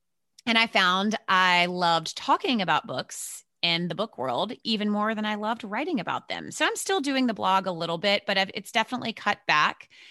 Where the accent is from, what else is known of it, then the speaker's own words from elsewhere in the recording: Virginia, United States; also born or lived in New York City; I grew up in Virginia, so Southern, but not way down South. And I spent about 15 to 20 years in the New York City area, including Manhattan. And then I have now relocated back to Virginia.